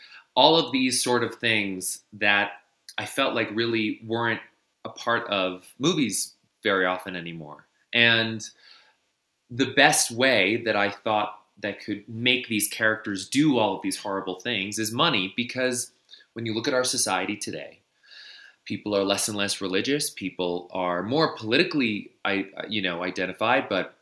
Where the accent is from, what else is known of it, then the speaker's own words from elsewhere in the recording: New York City, New York, United States; New York City.